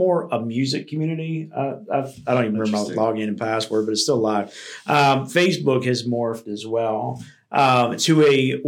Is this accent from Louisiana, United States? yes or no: yes; Louisiana, United States; So, well, I'm from South Louisiana. Yeah, I'm 5 hours away from home.